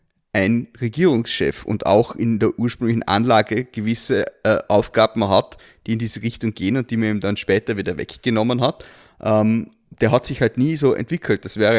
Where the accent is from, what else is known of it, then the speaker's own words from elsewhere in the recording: Vorarlberg, Austria; Vorarlberger. Ich bin Österreicher, ich bin Europäer, ich bin Katholik.